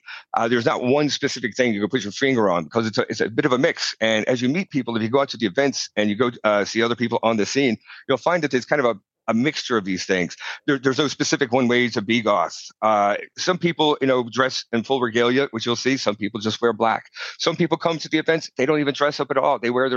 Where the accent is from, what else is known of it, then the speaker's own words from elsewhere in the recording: the South, United States; But I grew up in, as you could probably tell, I grew up in the States. I grew up in a very conservative southern state.